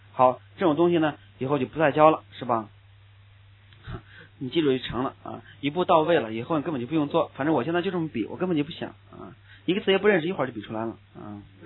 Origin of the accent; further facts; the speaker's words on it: China; 我说别拽我，嗯，我是中国人啊